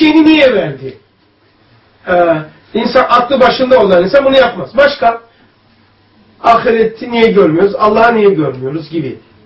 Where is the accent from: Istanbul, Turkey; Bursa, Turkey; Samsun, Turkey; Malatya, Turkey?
Istanbul, Turkey; Şey, bu da ok meydan. Halıcıoğlu. Benim büyüdüğüm yer. Hasköy.